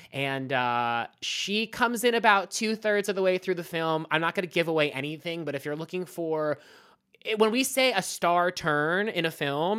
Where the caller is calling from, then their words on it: Brooklyn, New York, United States; I'm calling from Brooklyn, New York, downtown Brooklyn.